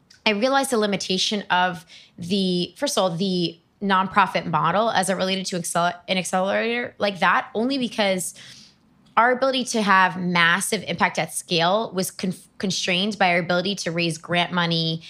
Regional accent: New York City, New York, United States; I'm from New York City, for example, born and raised in the Bronx

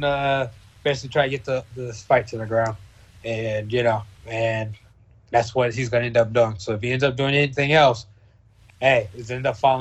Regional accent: Tyler, Texas, United States; Houston, okay. See, I was from Tyler, Texas.

